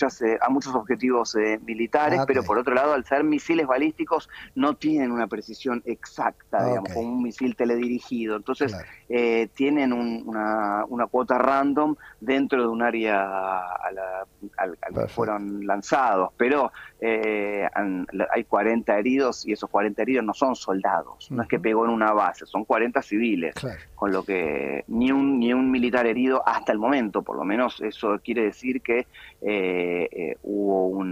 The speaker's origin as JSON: {"language": "Spanish", "country": "Argentina", "said": "Yo no quiero menospreciarnos como argentinos"}